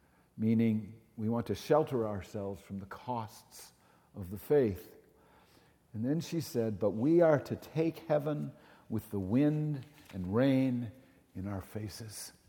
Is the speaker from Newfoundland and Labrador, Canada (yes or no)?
yes; Newfoundland and Labrador, Canada; I grew up in Newfoundland, and in some parts of Newfoundland, they drop the H where it is and put it where it isn't.